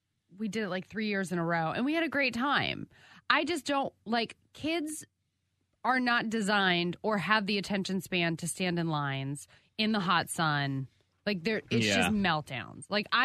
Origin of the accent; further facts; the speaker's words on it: Florida, United States; And it's probably because I grew up in Florida.